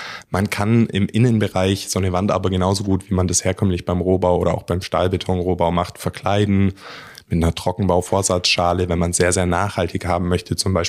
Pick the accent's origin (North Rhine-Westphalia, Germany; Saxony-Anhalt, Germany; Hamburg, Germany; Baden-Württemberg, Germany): Baden-Württemberg, Germany; accent: Swabian; Jetzt bin ich ja selber auch Schwabe, vielleicht hört man es auch ein bisschen